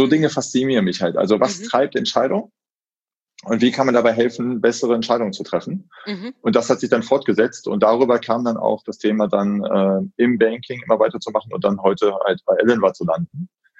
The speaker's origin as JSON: {"language": "German", "town": "Solingen", "region": "North Rhine-Westphalia", "country": "Germany", "tie": "born or raised there", "lives_now": "Frankfurt, Germany", "said": "Ich komme ganz gebürtig aus Solingen, also in Messerstadt. Und bin da auch aufgewachsen. Habe dann relativ früh berufsbedingt den Wechsel nach Frankfurt gemacht. Und aber ganz ursprünglich mal Solingen."}